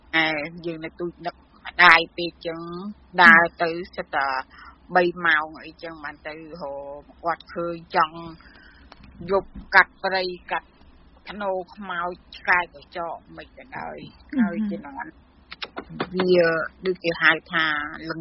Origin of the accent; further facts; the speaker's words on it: Koh Kao, Kandal, Cambodia; also born or lived in Phnom Penh; ពួកខ្ញុំក៏ទៅស្រុកកំណើតខ្ញុំនៅនេះកោះកៅខេត្តកណ្ដាលបង